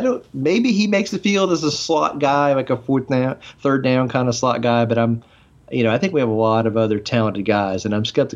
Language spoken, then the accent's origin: English; Atlanta, Georgia, United States; So I mean, I'm from Atlanta, and a lot of my friends went to Georgia Tech and some of my family members.